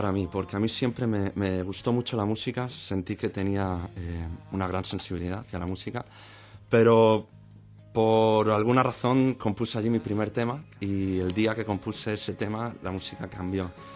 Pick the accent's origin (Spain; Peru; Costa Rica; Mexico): Spain; Y ahora estoy aquí y la verdad es que mi acento ha mejorado bastante. Antes no se creían ni que era español, ¿no?